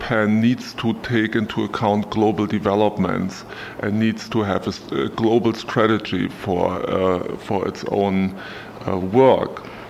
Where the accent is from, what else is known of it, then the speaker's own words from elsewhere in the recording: Germany; moved away as an adult; now in United States; Originally, I'm from Germany. I'm a pastor, was ordained in 1986 in East Germany and served a congregation in Wismar at the Baltic coast, and came to the United States permanently in 1990